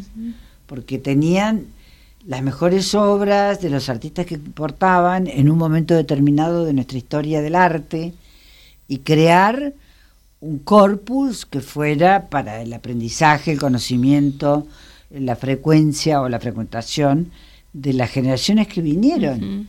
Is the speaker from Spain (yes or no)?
no; Argentina; como argentina, pienso que todos tenemos una deuda